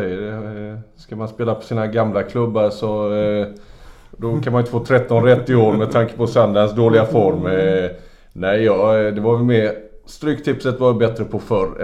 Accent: Växjö, Kronoberg County, Sweden; moved away; jag har ju sett alla Östers allsvenska matcher från jag var ett år till jag flyttade från Växjö i stort sett.

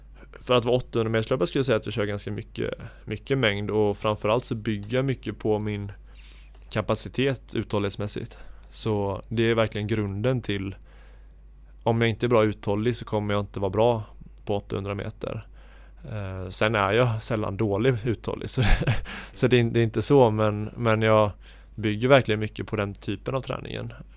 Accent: Sweden; jag känner mig mer kanske hemma i svenska landslaget, i och med att jag är uppväxt i Sverige och pratar svenska. Jag snackar ju så mycket norsk. Den är inte på topp alltså.

